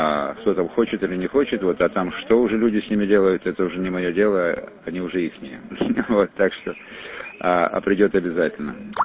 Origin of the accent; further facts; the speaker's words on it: Crimea, Ukraine; как по мне, я крымчанин